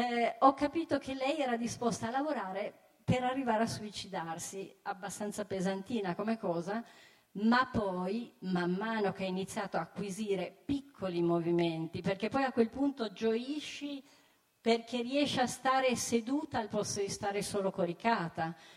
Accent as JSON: {"language": "Italian", "town": "Turin", "region": "Piedmont", "country": "Italy", "said": "io sono una cooperatrice salesiana, quindi ho questa matrice salesiana, sono torinese"}